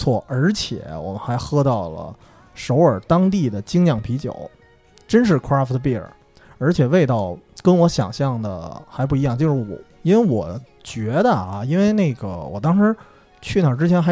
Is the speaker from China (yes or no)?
yes; Beijing, China; 然后像咱们北京人比较爱吃的那些内脏啊